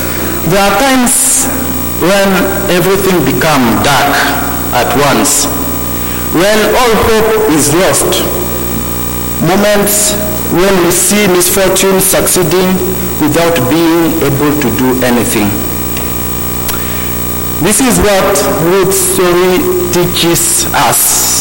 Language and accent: English; Guinea; I am from Guinea-Conakry, and I'm a minister in St. Andrews here, and I work with the French service.